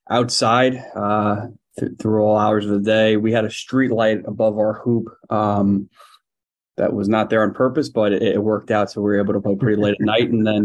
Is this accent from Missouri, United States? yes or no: no; Long Island, New York, United States; Yeah, so I grew up on Long Island.